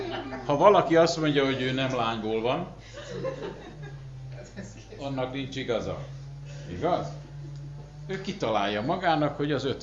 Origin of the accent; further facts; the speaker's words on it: Hungary; Mert mi magyarok vagyunk, és mi mindig a bajt keressük először.